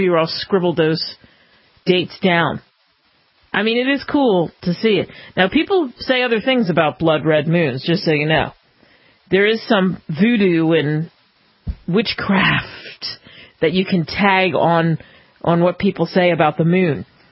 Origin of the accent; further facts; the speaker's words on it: New Jersey, United States; We have Cop in New Jersey, not too far from my hometown